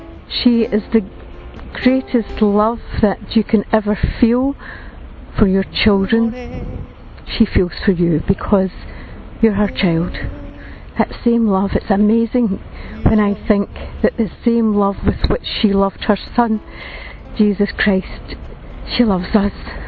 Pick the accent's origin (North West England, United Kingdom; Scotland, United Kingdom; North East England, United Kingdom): Scotland, United Kingdom; Glasgow; I come from Glasgow in Scotland.